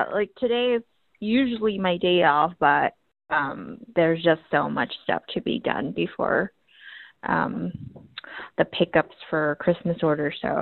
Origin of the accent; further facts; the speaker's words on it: Hong Kong; when I grew up in Hong Kong